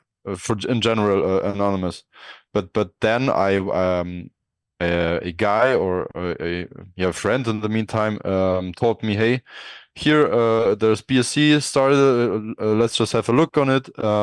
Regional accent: Germany; I'm personally from Germany

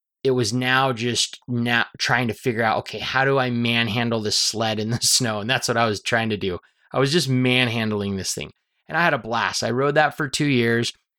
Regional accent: Idaho, United States; So I grew up in Idaho.

